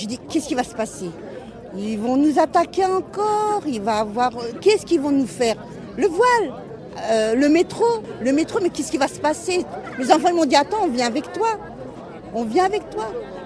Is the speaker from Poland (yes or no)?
no; France; moi je suis née en France, j'ai 57 ans, je suis née ici.